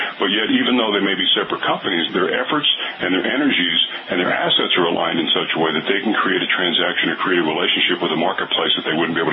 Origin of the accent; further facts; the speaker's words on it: York, Pennsylvania, United States; I grew up in York, Pennsylvania.